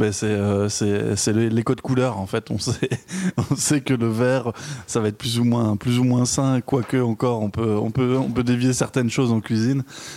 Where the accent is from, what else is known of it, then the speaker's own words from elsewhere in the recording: Hauts-de-France, France; Après, je viens du nord de la France, et donc en fait on aime bien manger nos frites et avec du vinaigre.